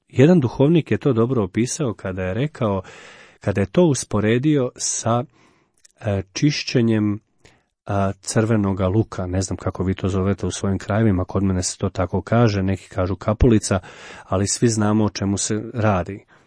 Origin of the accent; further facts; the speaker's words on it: Slavonia, Croatia; kako se kod nas u Slavoniji kaže, šerpicu, odnosno posudu.